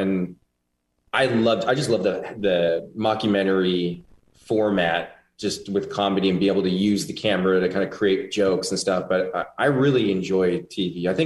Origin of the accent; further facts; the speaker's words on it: Cottage Grove, Minnesota, United States; now in Los Angeles, United States; I'm from Minnesota.